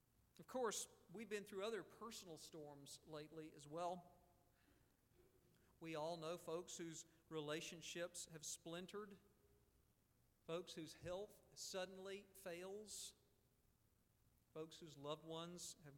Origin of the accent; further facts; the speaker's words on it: Valdosta, Georgia, United States; even my hometown of Valdosta, all the way up in Georgia, is expecting hurricane force winds